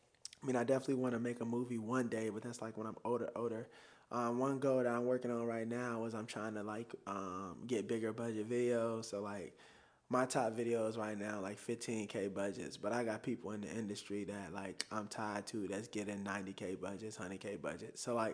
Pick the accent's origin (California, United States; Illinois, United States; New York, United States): Illinois, United States; Chicago; because like I still talk like I'm from Chicago. I still got the slang.